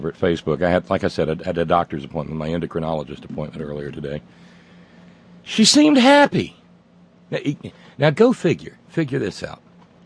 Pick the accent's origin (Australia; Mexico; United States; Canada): United States; Appalachia; I'm a hillbilly. I'm an Appalachian. I'm Southern.